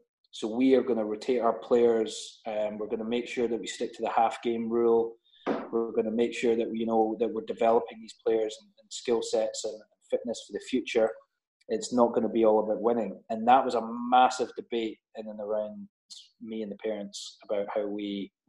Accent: Scotland, United Kingdom; accent: Scottish; And the good thing is, everyone can, with my Scottish accent, everyone can hear me as well.

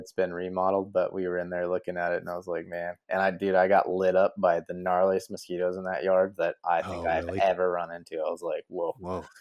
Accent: Palm Springs, California, United States; I mean, I grew up in Palm Springs basically, so it wasn't humid, but I mean, it'd be like 125 degrees.

